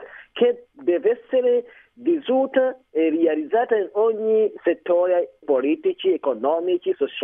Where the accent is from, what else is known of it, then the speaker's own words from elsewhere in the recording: Uganda; vengo dall'Uganda